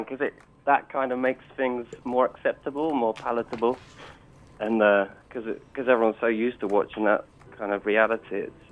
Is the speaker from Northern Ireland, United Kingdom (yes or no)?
no; London, United Kingdom; I'm from London.